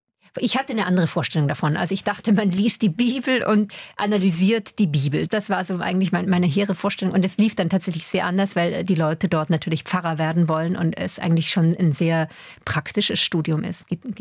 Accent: Vorarlberg, Austria; ich bin in Vorarlberg aufgewachsen, in einem sehr katholischen Land, und bin auch groß geworden im Katholizismus und auch gerne.

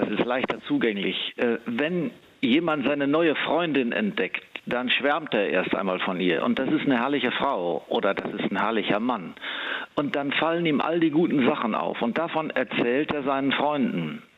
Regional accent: Münster, North Rhine-Westphalia, Germany; dass ich von Münster, wo ich herstamme, nach Rom zum Studium geschickt worden bin.

